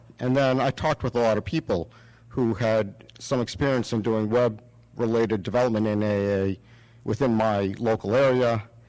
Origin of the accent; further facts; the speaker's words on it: Boston, Massachusetts, United States; from the Boston area.